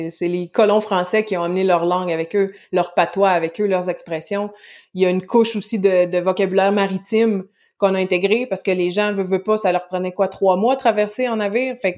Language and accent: French; Quebec, Canada; Les Québécois parlent mal, notre accent, le français dégénère, notre accent est moins bon que celui de l'Europe